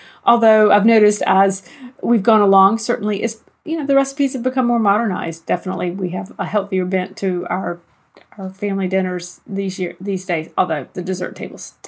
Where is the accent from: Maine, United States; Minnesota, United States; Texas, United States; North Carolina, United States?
North Carolina, United States; I'm sure it goes by a different name other places, but a covered dish here, and I am from North Carolina, is basically when everybody brings a dish to share.